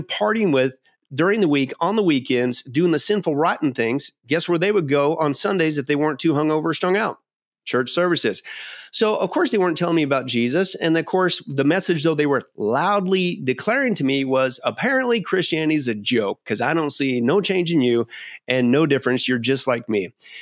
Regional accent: Kansas, United States; also born or lived in Nebraska; I grew up in the Midwest, Kansas, Nebraska.

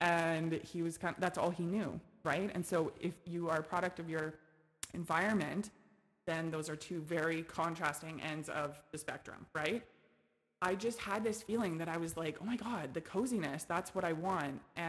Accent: Kelowna, British Columbia, Canada; born there; I was born in Kelowna General Hospital, and so was my brother.

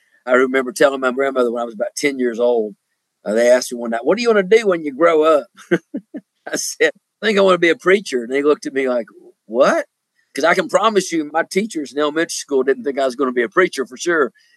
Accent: Nashville, Tennessee, United States; also born or lived in Oak Ridge; I'm from Tennessee. Originally, I was born in Oak Ridge, East Tennessee, raised in Nashville.

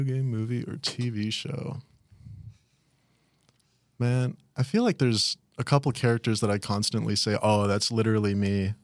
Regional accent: Mineral Wells, Texas, United States; Well, I'm from Mineral Wells, Texas. I came to A&M in 2016, old.

